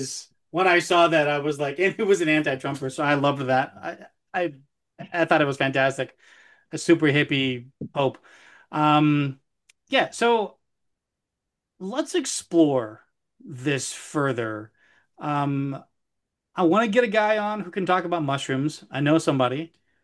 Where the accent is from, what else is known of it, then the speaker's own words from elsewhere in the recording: Tennessee, United States; And what's crazy is I was raised Southern Baptist in Tennessee.